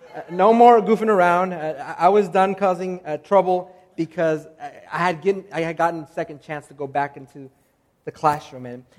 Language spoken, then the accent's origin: English; North Carolina, United States; I grew up in the South and in the state of North Carolina where they still paddled people in schools.